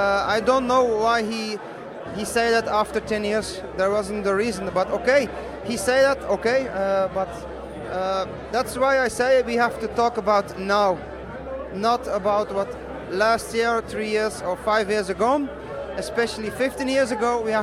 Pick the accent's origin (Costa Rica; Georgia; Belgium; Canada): Belgium; English is a second language; because in Belgium we have a lot of good riders in the future